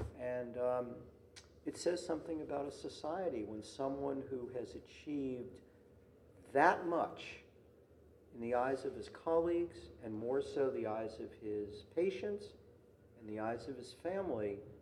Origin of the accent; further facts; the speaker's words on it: Brooklyn, New York, United States; I grew up in Brooklyn, New York